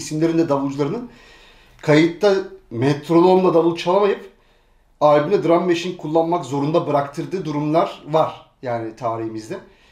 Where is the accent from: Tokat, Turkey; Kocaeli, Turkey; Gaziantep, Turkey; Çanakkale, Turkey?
Kocaeli, Turkey; İzmit; Ben şimdi İstanbul değilim, İzmitliyim.